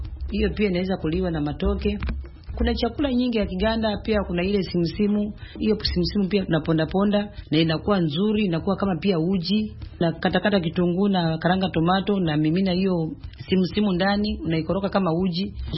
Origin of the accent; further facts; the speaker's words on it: Uganda; now in Kenya; Nimetoka Uganda lakini nimeolewa huko Kenya.